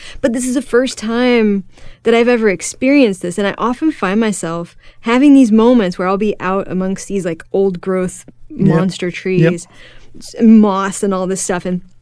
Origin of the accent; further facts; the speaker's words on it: Houston, Texas, United States; I came from Houston, which is, you know, it's not, I love that town, but it's not known for its natural beauty.